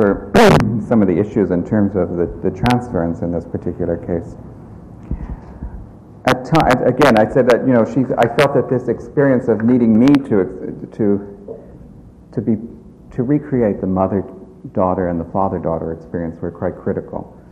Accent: New York, United States; where I grew up in New York, it was also very accepted.

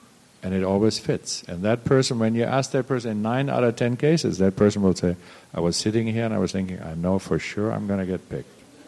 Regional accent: Germany; She didn't know I was German. I was born in Germany.

